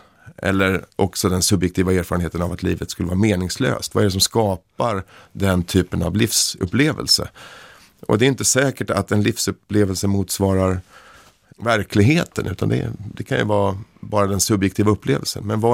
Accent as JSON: {"language": "Swedish", "region": "Stockholm County", "country": "Sweden", "said": "Nu kommer jag från Stockholms förort, så det är inte några jätteskogar det handlar om"}